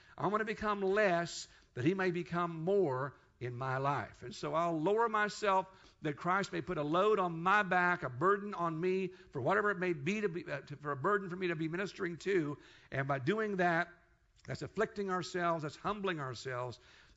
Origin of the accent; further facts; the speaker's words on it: Kansas, United States; Now, in Dallas, they say humble, but I say humble. I use that H in there, okay? So I'm from Kansas, so I say humble yourself, okay?